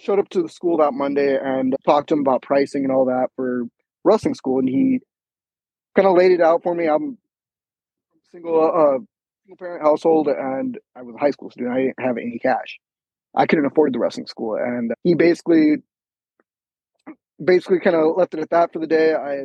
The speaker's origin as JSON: {"language": "English", "town": "Cold Lake", "region": "Alberta", "country": "Canada", "said": "I'm from Cold Lake, Alberta, Canada."}